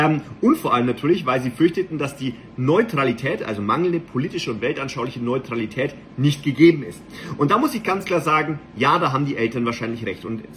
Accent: Bavaria, Germany; ich bin ja selber in Bayern zur Schule gegangen

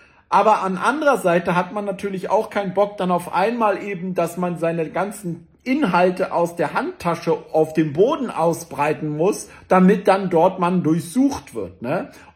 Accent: Berlin, Germany; ich weiß noch, bei uns in Zehlendorf, damals gab es dieses kleine Eisenbahnding, wo man damit rumfahren konnte.

